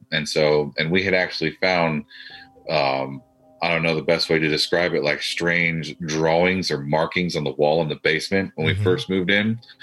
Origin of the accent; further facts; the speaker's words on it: Tucson, Arizona, United States; now in Northeast Ohio, United States; We're originally from Tucson, Arizona.